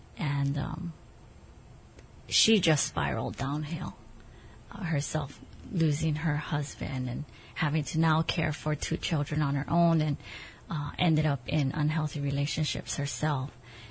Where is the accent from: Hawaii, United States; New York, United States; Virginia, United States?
Hawaii, United States; Kailua; I grew up in Kailua, windward side of Oahu, Enchanted Lakes, with my grandparents.